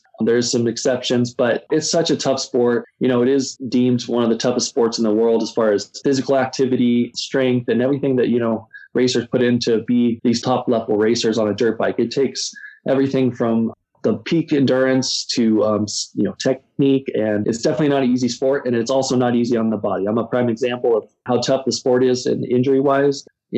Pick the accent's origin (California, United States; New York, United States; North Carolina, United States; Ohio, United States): California, United States; By the time I was 17, I had moved out on my own to Southern California from my hometown of Northern California